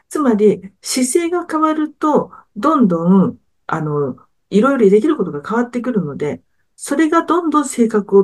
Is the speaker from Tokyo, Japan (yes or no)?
yes; Tokyo, Japan; もう私、生まれも育ちも東京なので